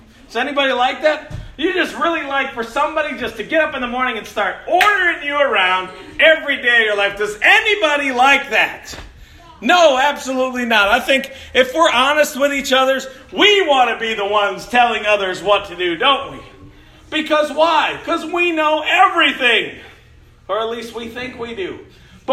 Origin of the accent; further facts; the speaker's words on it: Chicago, Illinois, United States; Folks, I grew up in Chicago. We bought our milk at the grocery store.